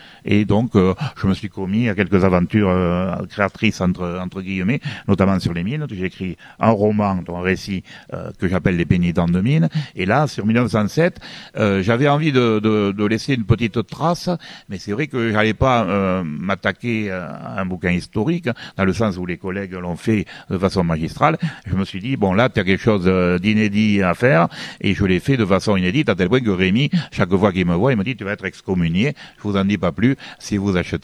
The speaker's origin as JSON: {"language": "French", "town": "Le Bousquet-d'Orb", "region": "Occitanie", "country": "France", "said": "Puisque je suis originaire du bassin de l'Hérault, du bassin de Grèce-Sacre, le Bousquet-Dor"}